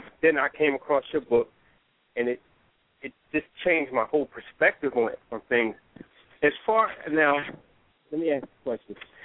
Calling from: Philadelphia, Pennsylvania, United States; I'm calling from Philadelphia.

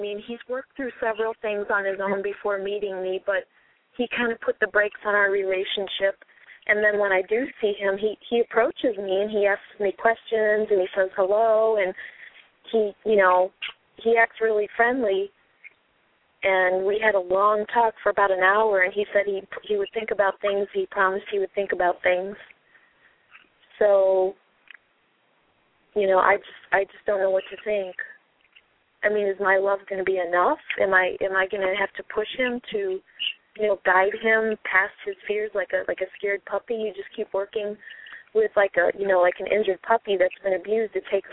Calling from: Chicago, Illinois, United States; Hi, this is … in Chicago.

